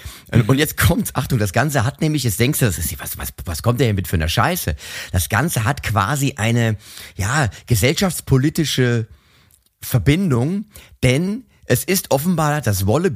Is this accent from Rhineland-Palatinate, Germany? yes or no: yes; Mainz, Rhineland-Palatinate, Germany; Kleiner, wertvoller Hintern, könnte man es übersetzen. Das sagt man so bei uns in Mainz.